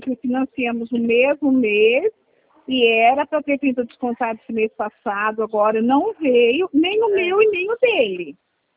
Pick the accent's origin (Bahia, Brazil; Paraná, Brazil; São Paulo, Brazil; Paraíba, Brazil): Paraná, Brazil; Nova América da Colina; do estado do Paraná, de Nova